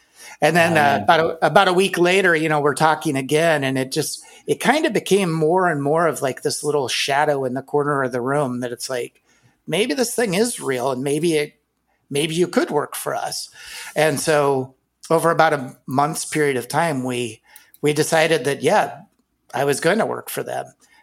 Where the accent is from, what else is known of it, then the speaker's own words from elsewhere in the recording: Iowa, United States; Yep. I grew up in Iowa. My dad was actually a herdsman for Maytag Dairy in the 40s.